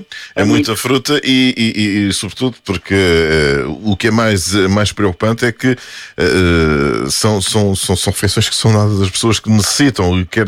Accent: Setúbal, Portugal; é que eu sou da Margem Sul também.

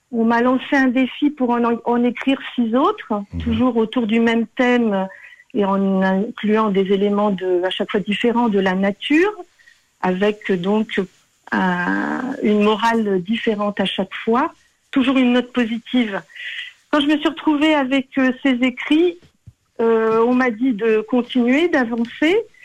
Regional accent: France; also born or lived in Portugal; donc je suis née et j'ai grandi en France, mais après j'ai eu l'opportunité de vivre là-bas pendant 16 ans, dans ce petit village

